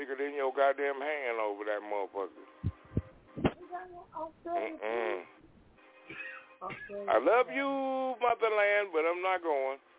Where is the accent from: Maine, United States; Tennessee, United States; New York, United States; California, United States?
California, United States; I'm like, cuz, I'm from California.